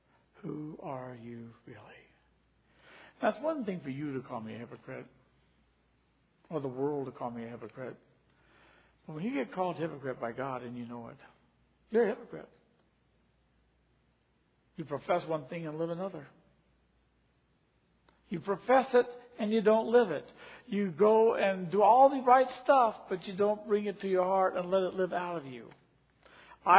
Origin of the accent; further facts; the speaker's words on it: Danville, Virginia, United States; grew up in the church. I heard all the stories. I knew all the stories. I memorized a lot of verses growing up in Blair Baptist Church in Danville, Virginia.